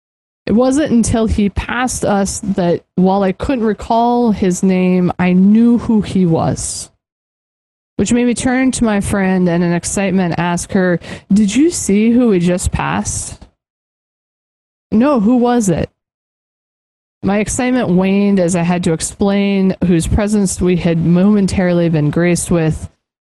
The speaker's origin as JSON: {"language": "English", "town": "Albuquerque", "region": "New Mexico", "country": "United States", "tie": "born or raised there", "said": "my hometown, Albuquerque, is riddled with celebrities now that it's become a popular filming location."}